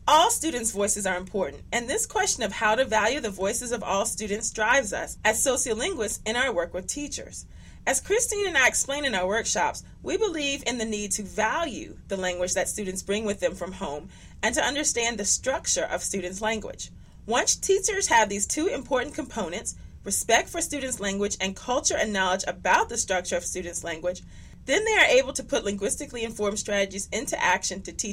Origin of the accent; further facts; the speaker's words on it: Virginia, United States; because I grew up in Virginia, one of my primary goals is to understand how language variation is important in the education of Southern and African American students.